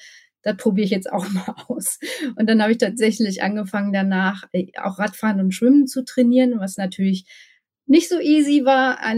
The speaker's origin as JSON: {"language": "German", "region": "North Rhine-Westphalia", "country": "Germany", "tie": "born or raised there", "said": "Ich bin ein echtes Ruhrpott-Blag, sagt man hier. Bin im Ruhrpott geboren, habe schon in verschiedenen Ruhrpott-Städten gewohnt und jetzt tue ich das da, wo auch der … herkommt."}